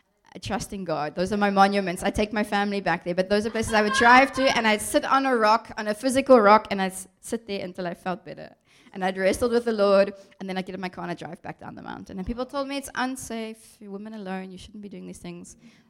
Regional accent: Somerset West, Western Cape, South Africa; Not that I grew up in a very small place. I grew up in Somerset West, so a little bit out of the city.

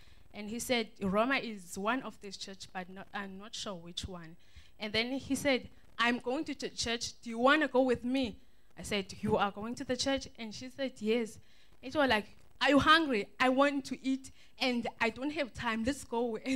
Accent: Eastern Cape, South Africa; also born or lived in Malmesbury; I was born here in Mamasbury, and then I was living with my mom and dad. Then we went to stay in Eastern Cape, where they belong.

